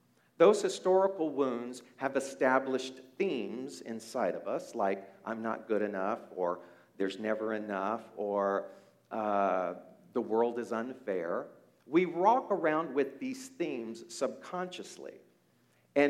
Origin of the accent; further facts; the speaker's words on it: Beaumont, Texas, United States; this little flat-top house where I was raised in Beaumont, Texas.